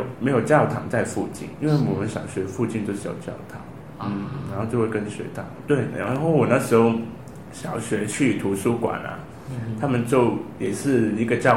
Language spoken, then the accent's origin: Chinese; Macau; 小时候就有接触过基督宗教，就在我是澳门来的